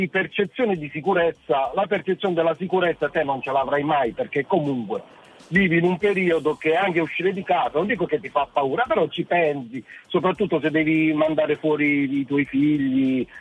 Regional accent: Basilicata, Italy; Io chiamo dalla provincia di Milano, però originario sono della Basilicata.

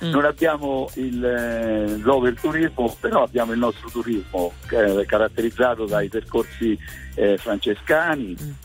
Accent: Stroncone, Umbria, Italy; io sono di un paese in provincia di Terni che si chiama Stroncone.

